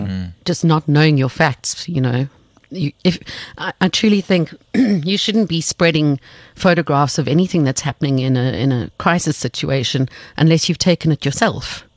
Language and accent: English; Johannesburg, Gauteng, South Africa; the area that I grew up in Joburg